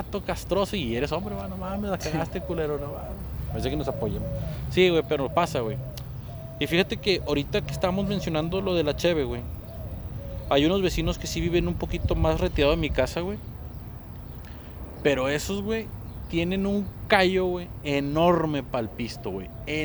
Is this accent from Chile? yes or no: no; northern Mexico, Mexico; nosotros hablamos fuerte porque somos norteños, no porque nos guste gritar